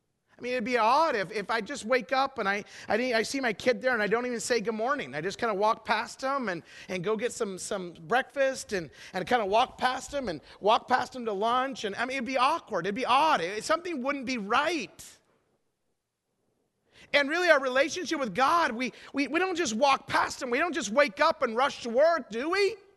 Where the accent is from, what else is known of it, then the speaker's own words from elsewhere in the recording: Idaho, United States; I grew up in Idaho. We don't have football teams out there.